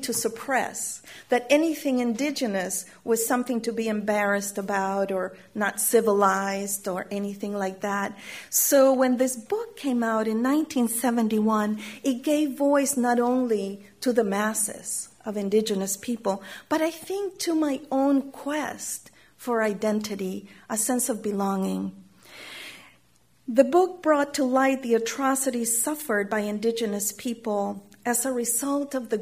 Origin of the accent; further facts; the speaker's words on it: Chile; And growing up in Chile, we also, in addition to the poetry, in addition to the lived experience, we had the songs